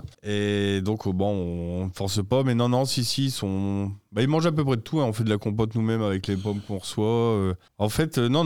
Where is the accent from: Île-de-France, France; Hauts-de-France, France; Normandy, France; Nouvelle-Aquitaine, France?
Hauts-de-France, France; Lens; moi, comme je viens de Lens et du Nord, bah, la carbonade flamande, c'est un peu proche de chez nous.